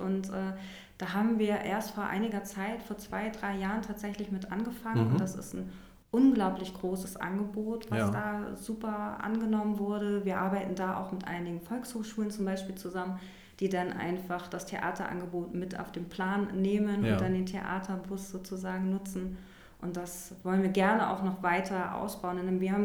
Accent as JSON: {"language": "German", "region": "Hamburg", "country": "Germany", "tie": "born there", "said": "Genau, ich bin gebürtige Hamburgerin."}